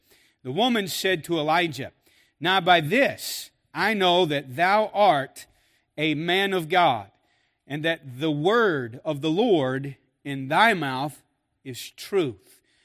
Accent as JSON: {"language": "English", "region": "Kentucky", "country": "United States", "said": "I'm not a Yankee. I'm from Kentucky, although I am in New York State."}